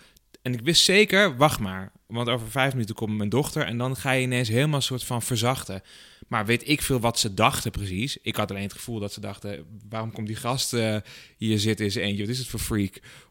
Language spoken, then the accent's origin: Dutch; Nijmegen, Gelderland, Netherlands; Ik ben dan inderdaad in Nederland geboren, maar mijn ouders komen uit Israël. Hè? Ik kom uit Nijmegen. Iedereen dacht dat ik een Turk was.